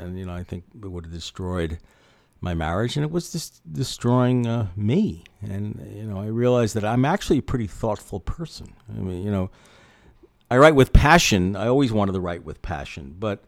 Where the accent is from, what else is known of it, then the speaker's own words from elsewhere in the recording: Manhattan, New York, United States; I grew up in Manhattan on the Upper West Side.